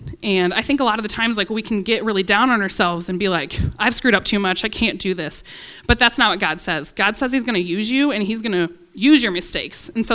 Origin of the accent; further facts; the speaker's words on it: Illinois, United States; we are from Illinois, and we've made a lot of mistakes there.